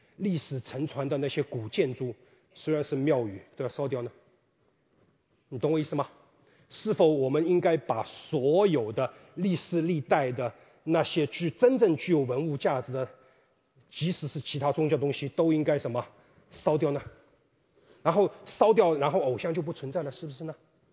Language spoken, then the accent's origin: Chinese; China; 我们中国人叫临时还可以抱一抱嘛